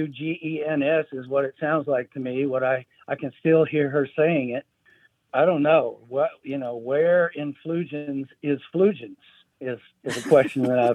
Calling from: Murray, Kentucky, United States; I'm calling from Murray, Kentucky.

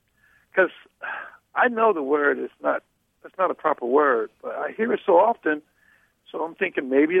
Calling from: Cedar Hill, Texas, United States; I'm calling from Cedar Hill, Texas.

